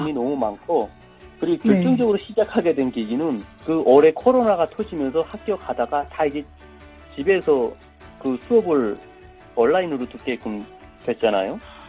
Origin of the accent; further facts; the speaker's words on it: North Korea; 제 고향이 일단 북한에서 큰 도시였는데